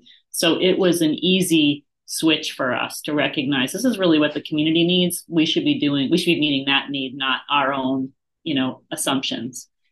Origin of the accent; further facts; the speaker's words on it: New Haven, Connecticut, United States; And then the Quakers, where I'm from New Haven, Connecticut.